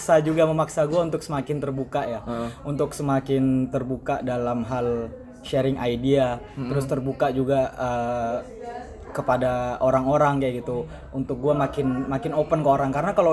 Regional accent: East Java, Indonesia; emang gue sendiri asalnya dari Jawa Timur kan, dan keluarga gue juga keluarga yang cukup konservatif kayak gitu.

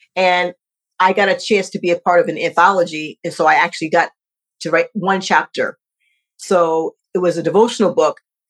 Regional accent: Connecticut, United States; And because it's funny because I'm from Connecticut.

